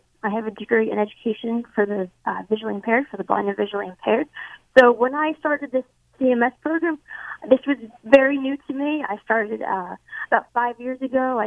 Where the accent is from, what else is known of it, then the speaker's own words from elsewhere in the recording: New Jersey, United States; now in Philadelphia, United States; No, I'm originally from New Jersey.